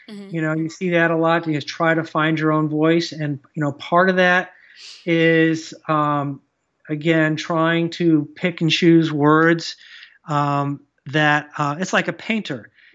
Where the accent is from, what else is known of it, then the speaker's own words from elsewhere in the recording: Batavia, New York, United States; John Gardner, who is a semi-famous author from my hometown of Batavia, New York, has several of his books.